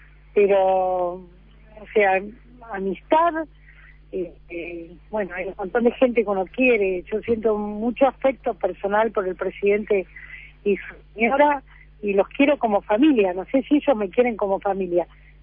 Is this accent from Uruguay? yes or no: yes; Uruguay; moved away as an adult; now in Buenos Aires, Argentina; Yo desde los 18 años vivo acá. A veces vi cosas y cuando estoy ahí me dicen, che, porteña. Pero yo soy uruguaya de corazón y por ahí me he formado como porteña en otras cosas.